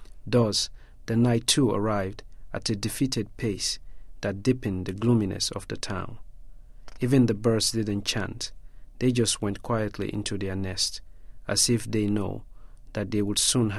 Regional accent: Sierra Leone; first language Mende; English is a second language; You know, how you say night came suddenly in Mende, which is my mother tongue, you say the sky rolled over and changed its side.

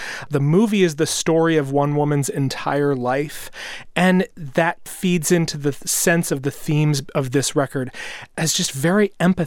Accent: Kansas, United States; I'm from Kansas.

